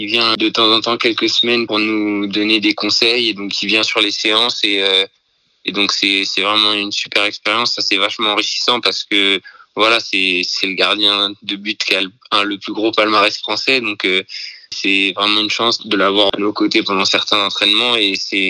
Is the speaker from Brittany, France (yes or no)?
no; Vernon, Normandy, France; born there; Je suis né à Vernon le 2 février 2000